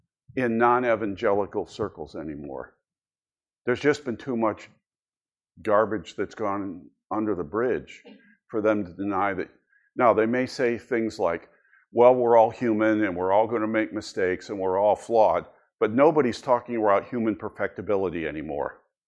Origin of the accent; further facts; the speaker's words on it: Altoona, Pennsylvania, United States; born there; I was born in Altoona, Pennsylvania. I was a week old, and I was enrolled in the cradle roll at the First Baptist Church in Altoona, Pennsylvania